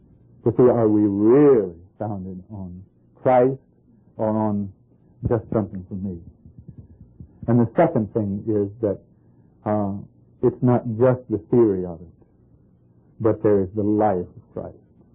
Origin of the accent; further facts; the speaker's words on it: Bowie, Maryland, United States; I come from Bowie, Maryland, where a couple of families of us there.